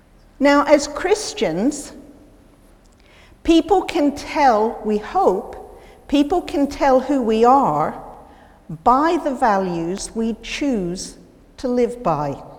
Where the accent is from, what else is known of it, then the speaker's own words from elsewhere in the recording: United States; I was okay, because being American, I often used what she considered neutral words anyway, like bathroom and living room.